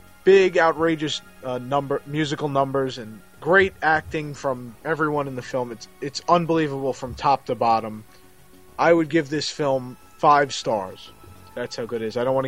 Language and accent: English; New York, United States; it might just be me because I'm from New York and a lot of the movie takes place in New York